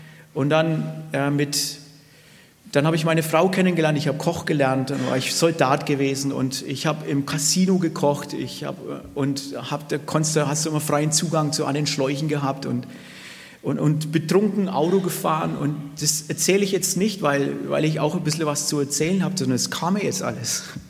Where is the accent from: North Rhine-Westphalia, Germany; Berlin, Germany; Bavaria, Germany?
Bavaria, Germany; meine Frau heißt Ute. Wir kommen ursprünglich aus dem Frankenwald, sind direkt an der ehemaligen DDR-Grenze aufgewachsen.